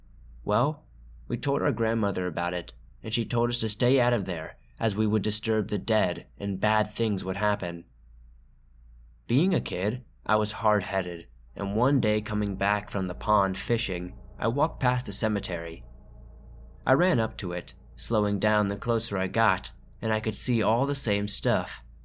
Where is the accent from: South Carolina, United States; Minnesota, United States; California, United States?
South Carolina, United States; Saluda; also born or lived in Atlanta; I'm from Saluda, South Carolina, a very old and rural country town, steeped in Indian history.